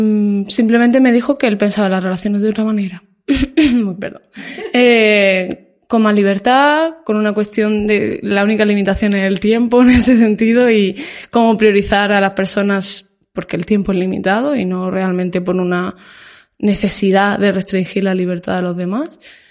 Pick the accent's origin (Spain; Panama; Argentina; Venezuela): Spain; Granada, Andalusia; also born or lived in Málaga; now in Barcelona, Spain; yo me considero medio malagueña, medio granaína. porque nací en Granada, pero siempre he estado entre las dos ciudades, ¿no? Y precisamente estoy aquí en Barcelona